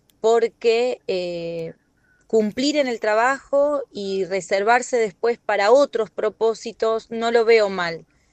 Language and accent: Spanish; Lago Puelo, Chubut, Argentina; soy de Lago Puelo, Chubut. Estoy escuchando el programa